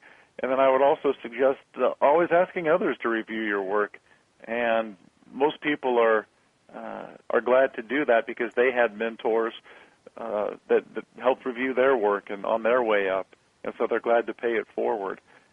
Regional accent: San Diego, California, United States; I grew up in San Diego, but my first job opportunity was in small town Kansas.

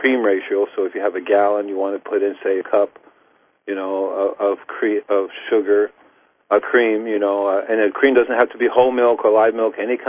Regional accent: Cuba; also born or lived in Puerto Rico; Because I know I grew up in Cuba and Puerto Rico

